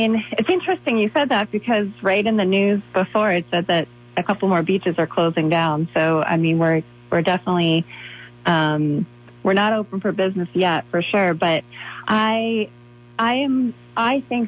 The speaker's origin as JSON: {"language": "English", "region": "Nova Scotia", "country": "Canada", "tie": "born or raised there", "said": "Listen, I grew up in Nova Scotia, Canada. It's exactly like Connecticut."}